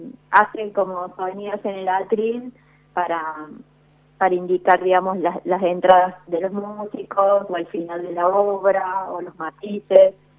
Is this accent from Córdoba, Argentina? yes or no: yes; Córdoba, Argentina; now in Buenos Aires, Argentina; Es más, yo soy cordobesa. Trabajo en Buenos Aires, pero estudié y todo en Córdoba.